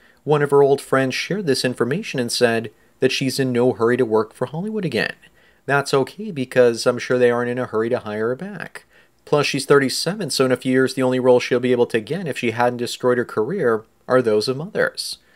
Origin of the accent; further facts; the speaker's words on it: Canada; Growing up in Canada, I went to school with Estella Warren, the actress and model